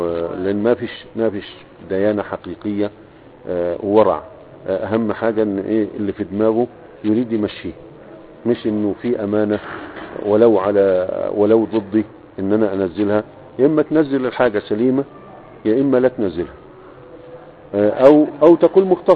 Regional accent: Egypt; نشوف احنا عندنا في مصر صوفية

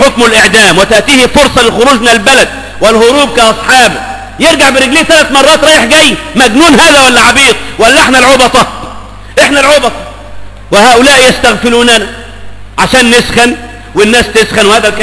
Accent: Egypt; ما عادش عندنا في مصر الان غير الجيش بس

